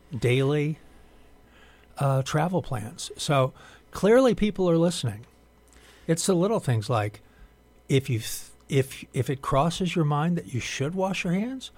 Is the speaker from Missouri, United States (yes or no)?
yes; Missouri, United States; And I grew up in Missouri, which is having an outbreak now.